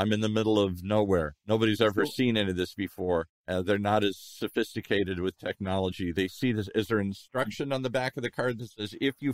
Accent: Ireland; Well, I'm Irish. That happens all the time.

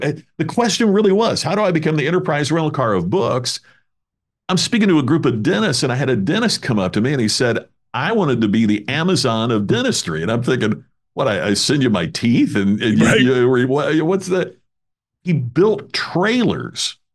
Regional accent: Indiana, United States; As you know, I'm originally from Indiana.

